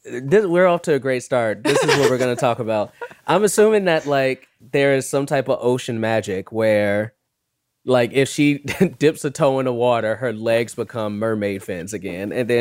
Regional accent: Chicago, Illinois, United States; most people who know me know that I'm very proud of my Chicago lineage, born and raised in Chicago, south side of Chicago.

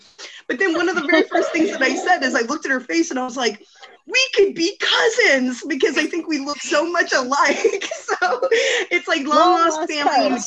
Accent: California, United States; And to me, that's like the biggest compliment you could ever ask a California girl.

